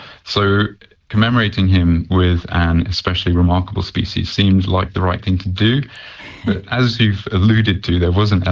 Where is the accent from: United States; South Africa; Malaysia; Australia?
Malaysia; For me, I'm originally from Malaysia, which is it was colonized by the Brits